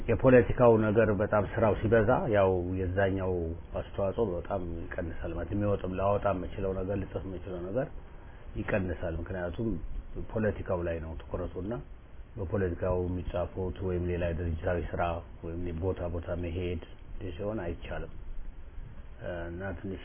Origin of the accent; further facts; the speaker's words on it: Addis Ababa, Ethiopia; እኔ ደግሞ ኢትዮጵያዊነት ነው። ግን የተወለድኩና ያደግኩት እኔ አዲስ አበባ ነው።